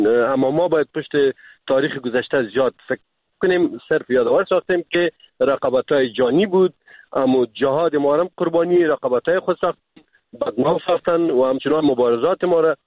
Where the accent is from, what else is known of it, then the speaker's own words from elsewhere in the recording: Afghanistan; ما افغان هستیم